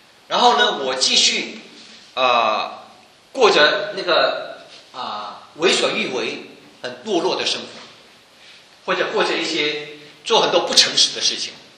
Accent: Taiwan; 在我们来自中国台湾，我们都是中国人

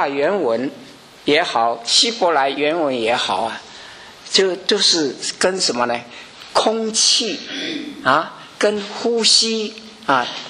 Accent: China; 我们中国人是，如果长辈死了，就叫做孝服啊，对不对？

